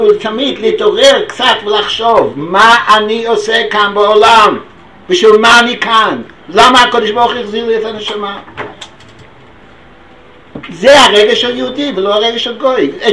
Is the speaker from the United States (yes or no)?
yes; United States; כשגדלתי באמריקה בשנות היהודים, בלעז שנות ה-50, אז הייתי באיזה עיר, אני לא רוצה להזכיר שמות עכשיו, למדתי שם בישיבה לא חבד, כן?